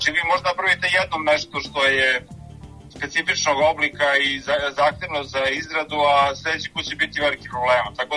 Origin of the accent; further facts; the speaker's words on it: Smederevo, Šumadija and Western Serbia, Serbia; ja sam rodom iz Smedereva i tamo svi misle da je železara glavni uzrok